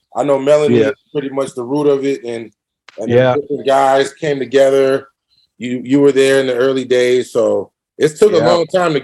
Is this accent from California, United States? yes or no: yes; California, United States; I'm from the Bay, man, all day, born and raised.